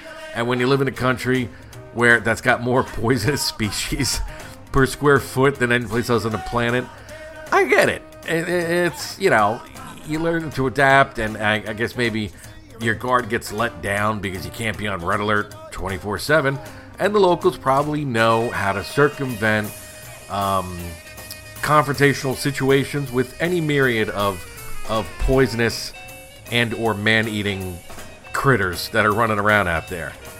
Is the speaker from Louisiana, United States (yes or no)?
no; New Jersey, United States; growing up on the Jersey Shore, we would see like the occasional Makos